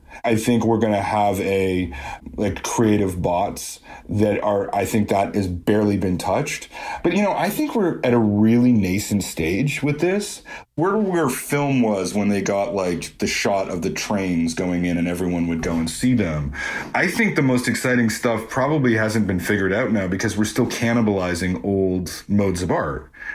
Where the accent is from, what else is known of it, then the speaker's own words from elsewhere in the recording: Canada; You know, I'm from Canada.